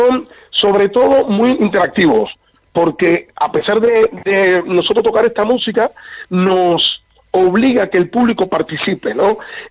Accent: Cuba; moved away; recuerdo que en el año 98, cuando vine de Cuba

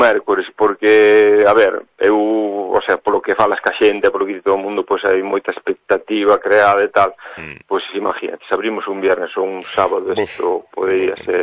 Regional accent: Callón, Galicia, Spain; Mira que eu son daqui de Callón, vivo aquí, levo toda a vida aquí

